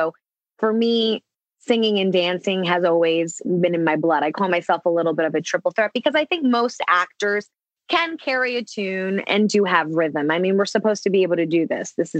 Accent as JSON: {"language": "English", "region": "East Coast", "country": "United States", "tie": "born or raised there", "said": "what did I go through being a diverse child growing up on the East Coast"}